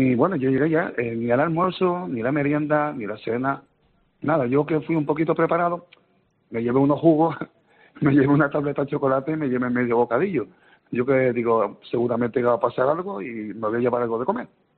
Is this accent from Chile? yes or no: no; Canary Islands, Spain; como buen canario que somos